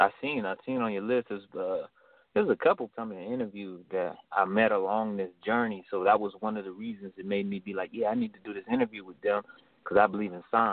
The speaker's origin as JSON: {"language": "English", "town": "Tacoma", "region": "Washington", "country": "United States", "tie": "born or raised there", "also_born_or_lived": "Bay Area", "said": "started in Seattle. I started comedy in the Bay Area. And then I ended up in Tacoma, Washington, is my hometown."}